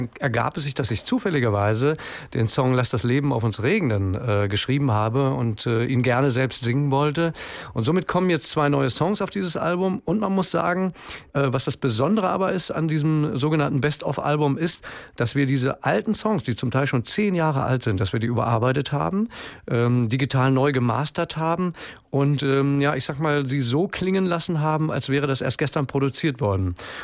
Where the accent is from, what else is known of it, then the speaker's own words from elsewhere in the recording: Lower Saxony, Germany; weil ich bin ja in Niedersachsen groß geworden.